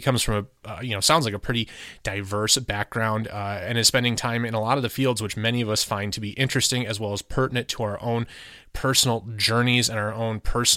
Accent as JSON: {"language": "English", "town": "Clinton Township", "region": "Michigan", "country": "United States", "tie": "born or raised there", "said": "I grew up in Clinton Township, like 16 and Harper."}